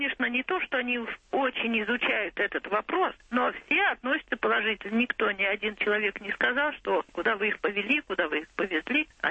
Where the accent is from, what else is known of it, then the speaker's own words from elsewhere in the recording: Urals, Russia; я сама родом с Урала, и мы там восстанавливали лес, потому что там промышленная вырубка леса идет.